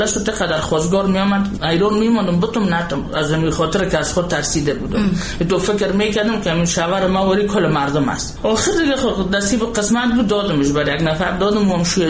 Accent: Kapisa, Afghanistan; ولایت ما کاپیسا.

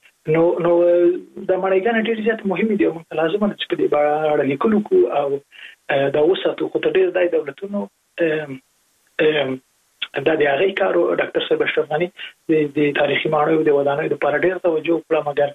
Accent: Jalalabad, Nangarhar, Afghanistan; زه په جره لابات کې لوی سوی

